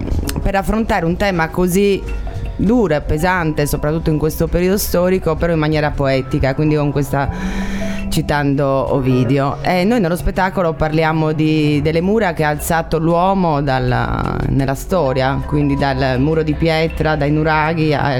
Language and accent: Italian; Cagliari, Sardinia, Italy; also born or lived in Rome; Sono di Cagliari, mi sono formata a Cagliari con un Palaleoni, e poi sono partita per Roma